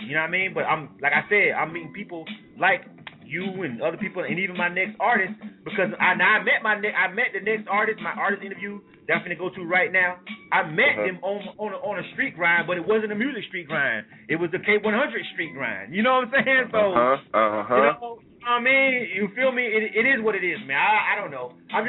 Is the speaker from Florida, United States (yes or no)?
yes; Panama City, Florida, United States; Yeah, I'm from Panama City, man. 850 till I die.